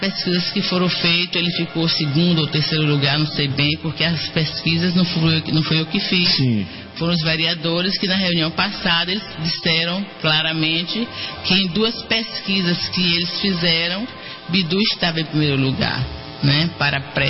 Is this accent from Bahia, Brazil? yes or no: yes; Araçás, Bahia, Brazil; Araçás é minha terra, Araçás eu amo demais. Foi lá que nasci, lá que eu cresci, lá que eu vivi todos esses anos da minha vida e lá que eu quero continuar vivendo.